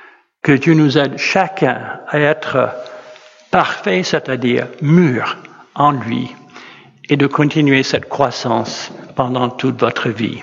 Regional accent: United States; French is a second language; now in France; Joyce et moi avons demandé la nationalité française. Alors, je pense que vous savez que nous sommes originaires des États-Unis. Bon, donc on a la double nationalité maintenant.

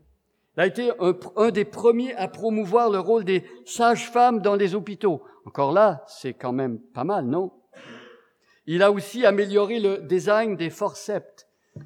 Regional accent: Canada; Preuve ici, moi je suis Canadien

